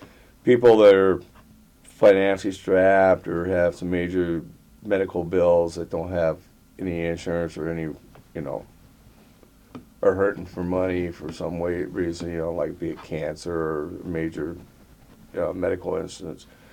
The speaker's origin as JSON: {"language": "English", "town": "Skagway", "region": "Alaska", "country": "United States", "tie": "born or raised there", "said": "I mean, I was born and raised in Skagway."}